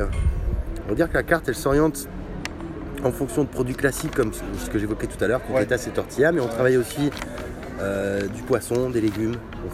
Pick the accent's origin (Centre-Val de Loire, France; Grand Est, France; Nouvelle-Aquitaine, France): Nouvelle-Aquitaine, France; Bordeaux; also born or lived in Paris; je suis un pur bordelais, je suis né ici, j'ai fait toute ma scolarité ici. Je suis parti 15 ans travailler à Paris dans la finance et je suis revenu dans ma ville natale.